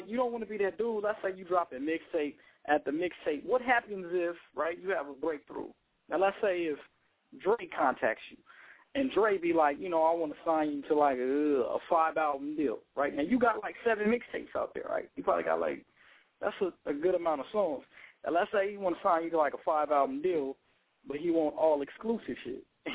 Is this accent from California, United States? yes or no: yes; Inglewood, California, United States; Oh, yeah, I'm not from L.A. I'm from Inglewood, to be exact.